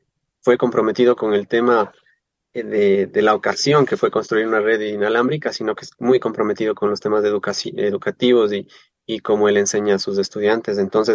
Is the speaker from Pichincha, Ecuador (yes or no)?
no; Ibarra, Imbabura, Ecuador; nosotros en Ibarra, específicamente de donde soy yo y donde gran parte de estos voluntarios también están viviendo